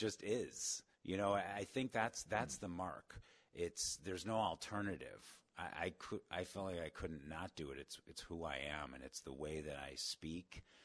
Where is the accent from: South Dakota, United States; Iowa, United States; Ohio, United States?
Ohio, United States; Cleveland; I grew up in Cleveland, and I started writing jingles in Cleveland